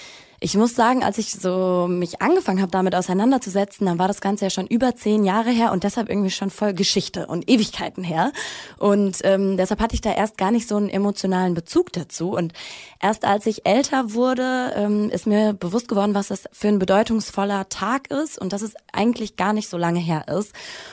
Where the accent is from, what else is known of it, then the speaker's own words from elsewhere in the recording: North Rhine-Westphalia, Germany; now in Leipzig, Germany; Ich habe mich als Deutsche gesehen oder als ja aus dem Ruhrgebiet. Und dann ist mir aber erstmal, als ich dann nach Leipzig gezogen bin, so diese Trennung irgendwie noch aufgefallen.